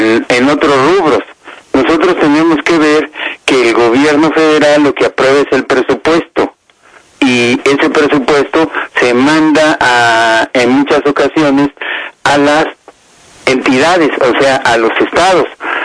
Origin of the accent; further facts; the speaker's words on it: Chihuahua, Mexico; born there; es mi tierra, conozco Chihuahua, nací en Chihuahua